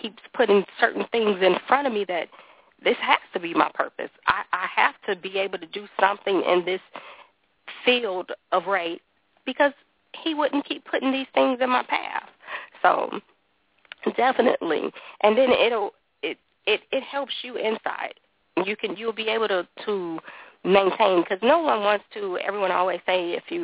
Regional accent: Chicago, Illinois, United States; growing up in Chicago, where we grew up in the projects, and not being able to have to do so much because of the neighborhood where we were in. I believe we moved outside that neighborhood when I was about 11 or 12. We moved to a southern suburb

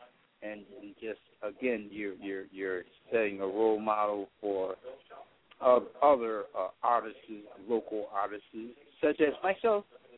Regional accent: Hartford, Connecticut, United States; I'm from Hartford, Connecticut.

